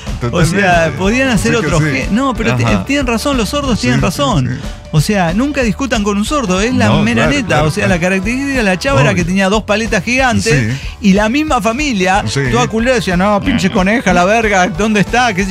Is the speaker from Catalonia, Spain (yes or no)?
yes; Barcelona, Catalonia, Spain; de Barcelona, España.